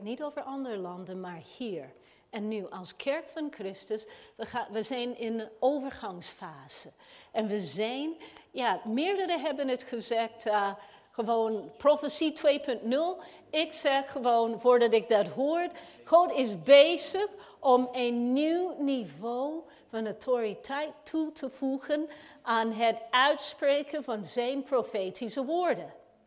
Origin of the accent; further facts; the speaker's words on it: Canada; now in Amsterdam, Netherlands; Weet je, ik ben in Canada opgevoed. Ik hield van sneeuw daar, omdat men daar goed mee kon omgaan.